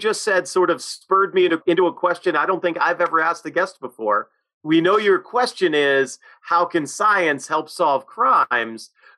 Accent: Worcester, Massachusetts, United States; Both of your master's and your PhD came from my hometown, Clark University. Give them a shout out.

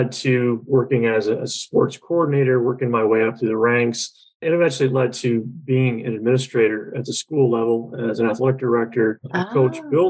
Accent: Michigan, United States; now in Arizona, United States; So when I think of where I grew up in Eastern Michigan, a lot of water all over the state, surrounded by five lakes.

